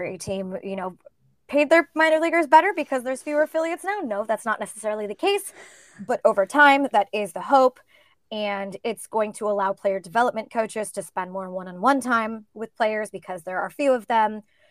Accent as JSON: {"language": "English", "region": "California", "country": "United States", "tie": "born or raised there", "said": "I grew up in California where everybody speaks sort of a Mexican, not sort of, they speak a Mexican dialect"}